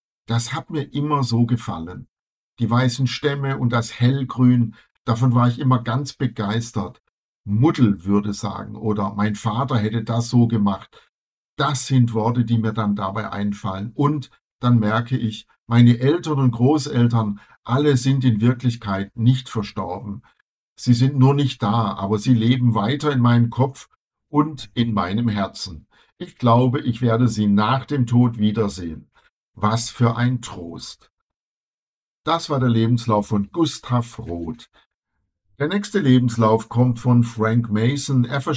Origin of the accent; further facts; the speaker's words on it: Benešov nad Ploučnicí, Ústí nad Labem Region, Czechia; Wenn wir in Tschechien waren, habe ich mich mitunter von der Gruppe getrennt und bin in meine Heimatstadt Bensen gegangen.